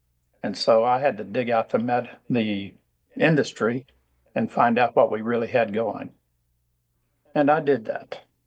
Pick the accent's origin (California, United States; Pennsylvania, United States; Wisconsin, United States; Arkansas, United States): Arkansas, United States; Mountain View; I grew up in Mountain View, Arkansas